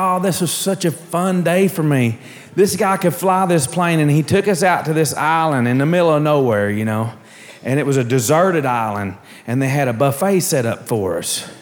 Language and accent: English; Arkansas, United States; I said, you want us to get in the ocean smelling like shrimp? I'm from Arkansas. Even I know that ain't right.